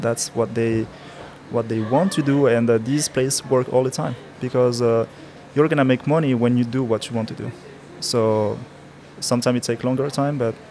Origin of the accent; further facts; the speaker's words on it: Cameroon; Like, as I said, I'm from Cameroon, so I know what is it to save things or to not have everything that you want.